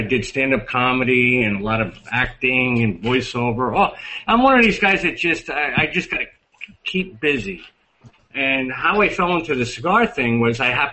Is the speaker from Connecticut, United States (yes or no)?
yes; Connecticut, United States; Well, a little background on myself is I was raised in Connecticut.